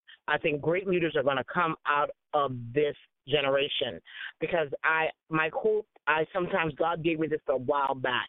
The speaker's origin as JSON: {"language": "English", "town": "Beaufort", "region": "South Carolina", "country": "United States", "tie": "born or raised there", "said": "I'm just a country girl from South Carolina. I'm from Beaufort, South Carolina, in actuality, and I live on a small island in Beaufort called St. Helena Island, in which I was born and raised."}